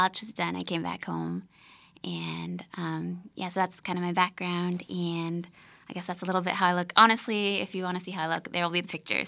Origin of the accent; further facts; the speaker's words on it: Midwest, United States; born there; I'm Asian American. Okay. I'm Taiwanese. Taiwan. Mm-hmm. Got my Taiwan pride. Taiwanese American. So I was born here. My parents moved here and 1980, I guess. So both of my brother, I have an older brother. We're both born here. I was actually born in the Midwest